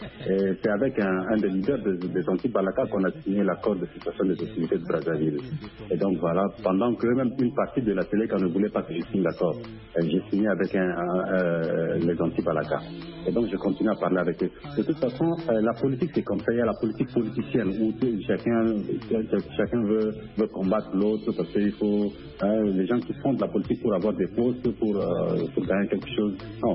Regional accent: Central African Republic; Il faut arrêter ça, nous sommes des Centrafricains.

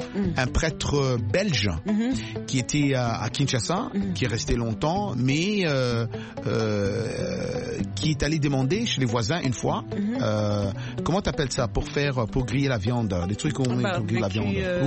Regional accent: New York City, New York, United States; French is a second language; Écoute, moi, je suis américain. On ne sait pas très bien parler le mot en français.

